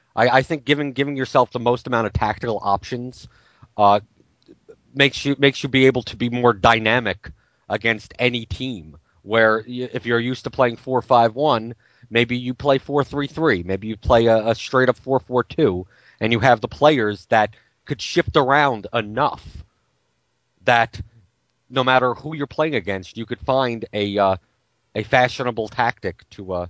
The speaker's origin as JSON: {"language": "English", "country": "United States", "said": "But I'm American, so it doesn't matter."}